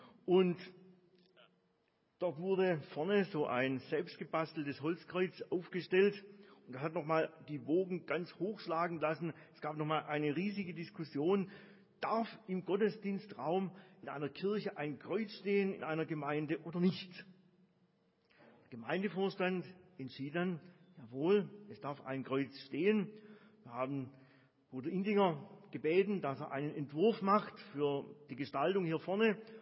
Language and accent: German; Hanover, Lower Saxony, Germany; Nee, ich bin nicht von hier, ich bin aus Hannover.